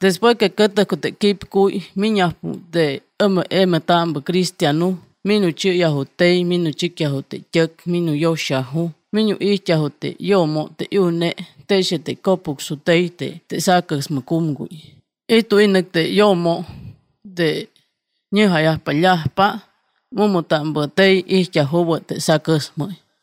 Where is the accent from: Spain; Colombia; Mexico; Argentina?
Mexico; Ribera Hidalgo; vengo de la Ribera Hidalgo.